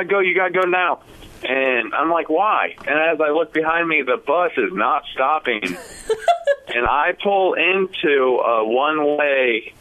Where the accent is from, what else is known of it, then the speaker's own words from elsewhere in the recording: Iowa, United States; Growing up in Iowa all my life, I knew I couldn't afford a car.